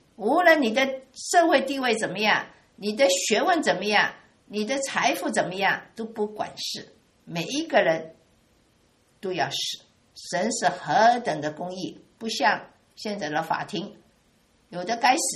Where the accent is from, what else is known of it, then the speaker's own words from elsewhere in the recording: China; 我们中国人称为圣人，不是单单干净而已